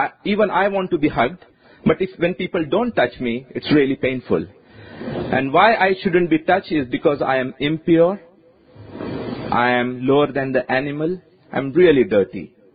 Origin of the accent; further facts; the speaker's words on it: India; I come from India, and in India, we have caste system.